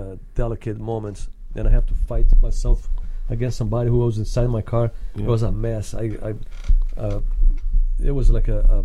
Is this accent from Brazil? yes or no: yes; Rio de Janeiro, Brazil; English is a second language; moved away as an adult; now in United States; I thought I was lucky to be born and raised in Rio de Janeiro and survive out kind of scuffling situation that I've been in Brazil. And I had two daughters at the time.